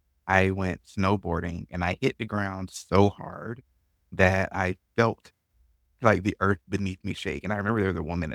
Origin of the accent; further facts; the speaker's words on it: Georgia, United States; I'm from Georgia originally.